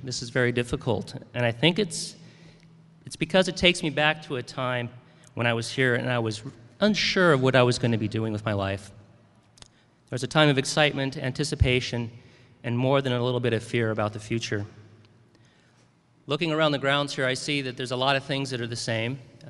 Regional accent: Pocatello, Idaho, United States; So back in 88, I was hanging around my hometown, Pocatello, Idaho.

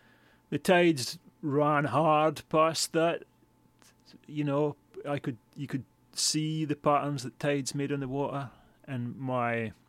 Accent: Portknockie, Scotland, United Kingdom; now in Portland, United States; just a wee village on the Murray Firth coast there called Port Nocky. It's a tiny village. I spent like almost 49 years of my life there

